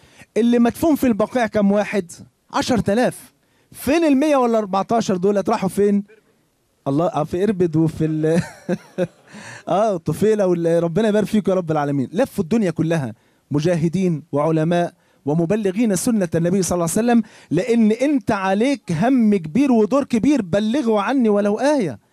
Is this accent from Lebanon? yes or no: no; Egypt; قلت زمان للشباب، عندنا في مصر